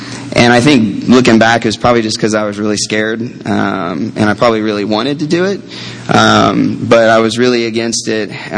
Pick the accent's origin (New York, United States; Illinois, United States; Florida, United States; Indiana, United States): Florida, United States; Tampa; I also was born and raised in Tampa, Florida in 1973, contrary to appearance.